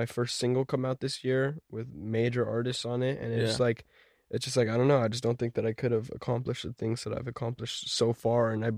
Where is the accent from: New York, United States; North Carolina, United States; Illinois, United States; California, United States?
California, United States; Los Angeles; In LA, but all over.